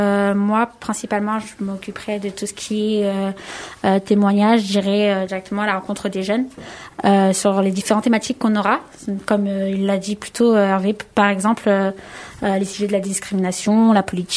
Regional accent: Le Plessis-Bouchard, Île-de-France, France; je viens de Plessis-Bouchard, une petite commune, comme j'aime bien le dire, la crotte de Franconville.

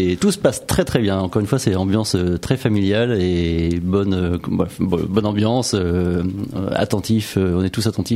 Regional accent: Hauts-de-France, France; now in Nesle-la-Vallée, France; Ah, je suis un nordiste.

